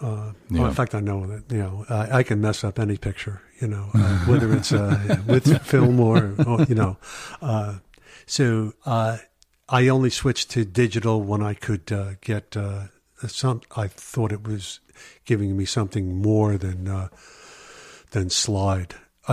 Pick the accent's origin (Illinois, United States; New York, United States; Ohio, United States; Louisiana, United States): New York, United States; New York City; I grew up in New York City. I was from the Bronx, but he was from Queens.